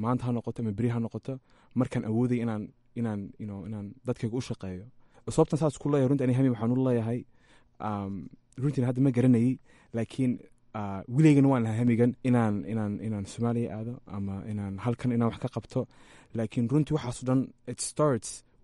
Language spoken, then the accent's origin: Somali; Columbus, Ohio, United States; hadda Columbus baan ku soo barbaaray Columbus bereerkii degan yihiin